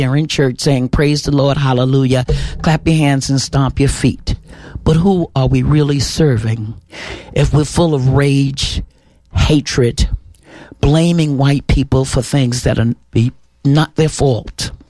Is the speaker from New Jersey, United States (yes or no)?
no; New York, United States; from Harlem, and my God, my country, and my conscience are my guides.